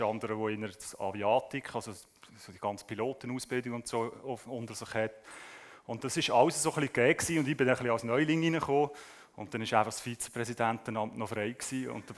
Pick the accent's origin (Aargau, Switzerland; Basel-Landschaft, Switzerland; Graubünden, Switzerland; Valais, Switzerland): Aargau, Switzerland; Leutwil; also ich bin ja in Leutwil aufgewachsen